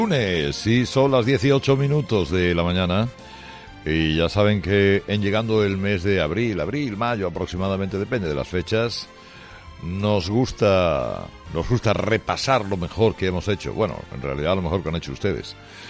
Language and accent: Spanish; Seville, Andalusia, Spain; que es que somos muchos sevillanos que no vamos a la feria